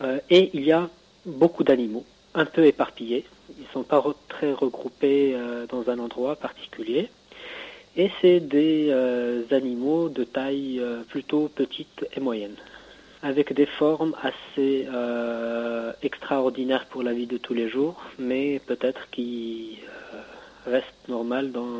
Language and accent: French; Morocco; Et moi, je suis marocain. Je dois avoir peut-être 16, 17 ans, 15, 16 ans.